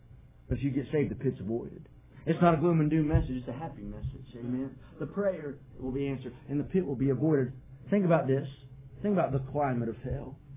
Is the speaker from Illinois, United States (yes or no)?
no; West Virginia, United States; now in Charlotte, United States; We grew up in West Virginia, but now we live outside of Charlotte, North Carolina.